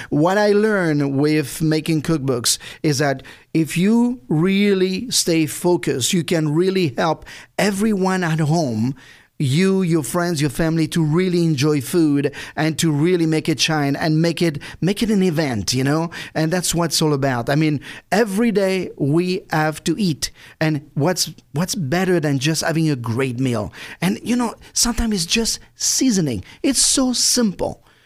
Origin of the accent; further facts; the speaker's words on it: Brittany, France; also born or lived in Jersey; I grew up in Brittany. I was born in on the island of Jersey, which is like, you know, surrounded by water.